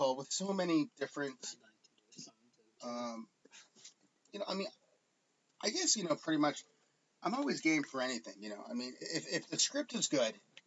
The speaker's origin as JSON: {"language": "English", "region": "Massachusetts", "country": "United States", "tie": "born or raised there", "said": "Yeah, but, I mean, I grew up on Cape Cod, and I used to go over to Martha's Vineyard all the time when I was a kid."}